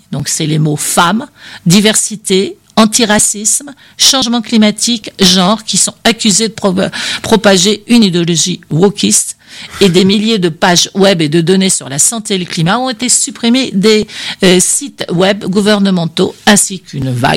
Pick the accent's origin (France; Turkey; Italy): France; accent: French; Bah, j'ai un accent français, comme ça, c'est pour que les gens ils comprennent plus facilement mon anglais.